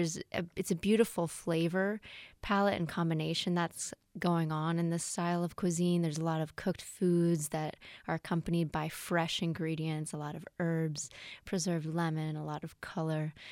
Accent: Boston, Massachusetts, United States; And I'm from Boston. I grew up 6 or 7 miles from Oleana.

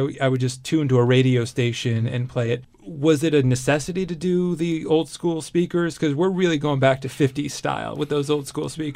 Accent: Connecticut, United States; when I was younger, there were drive-in movie houses where I grew up in Connecticut and over the border in Poughkeepsie, New York.

